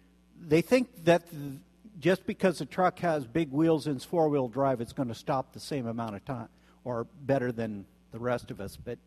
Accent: Centralia, Washington, United States; headed north, about an hour north of, or hour and a half north of Portland, to Centralia, Washington, my hometown.

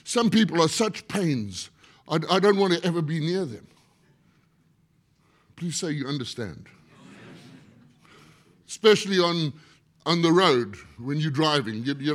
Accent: South Africa; I come from South Africa.

